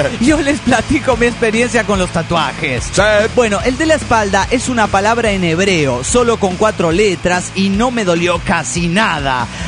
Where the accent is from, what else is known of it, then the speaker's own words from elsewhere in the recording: Tierra del Fuego, Argentina; de Tierra del Fuego, Argentina. Hola, gente.